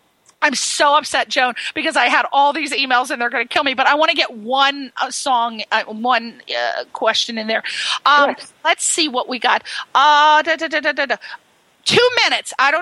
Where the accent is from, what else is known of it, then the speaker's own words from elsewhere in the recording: Connecticut, United States; now in California, United States; I'm from Connecticut, and it's just always a joy to get away from the California.